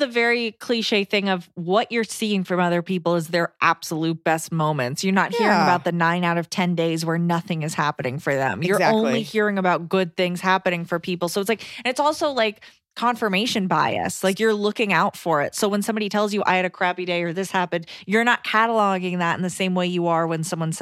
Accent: Indianapolis, Indiana, United States; P.S. I'm the fan from Indianapolis that gave Eliza a little bottle of rose perfume

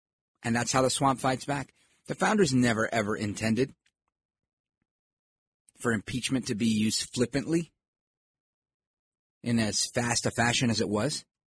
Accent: New York City, New York, United States; I grew up here in New York City, Brooklyn, New York. I went to public school 197.

